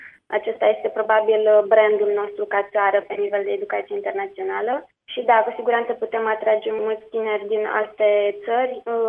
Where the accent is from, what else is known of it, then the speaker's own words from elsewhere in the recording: Romania; moved away; Îmi doresc să ajut la dezvoltarea societății și sunt foarte mândră că sunt româncă și îmi văd viitorul acolo, cu siguranță.